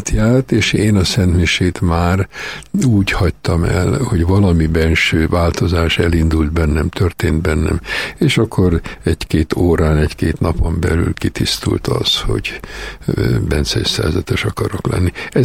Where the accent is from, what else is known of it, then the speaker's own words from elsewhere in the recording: Sopron, Győr-Moson-Sopron, Hungary; soproni előkapu 5-ben születtem, tehát abszolút belvárosi gyerek vagyok a Tisztorony tövéből